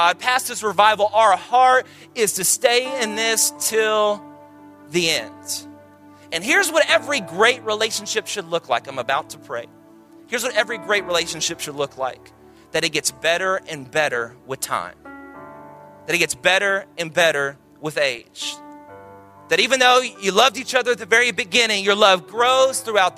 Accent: Texas, United States; I'm from Texas, and so I had like 3 people there out of the hundreds of people

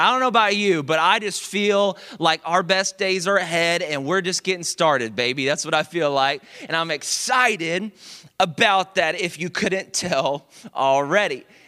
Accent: Dallas, Texas, United States; now in Houston, United States; I'm originally from Dallas.

